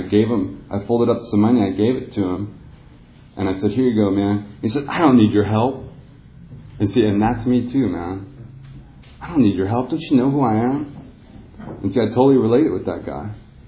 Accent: Texas, United States; now in California, United States; And for me, growing up in Texas, I grew up around a lot of racism and prejudice, just a lot of fear-based people in my life.

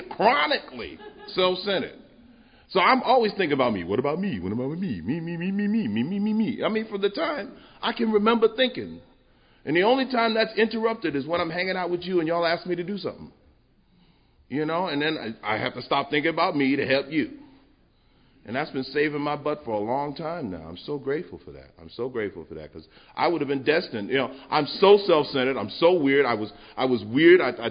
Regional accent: New York, United States; I grew up in New York, where they make it, South Bronx, where they make all the movies at.

